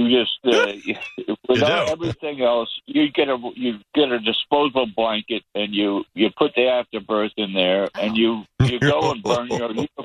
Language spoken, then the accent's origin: English; Long Island, New York, United States; I'm from Long Island. I'm a retired detective.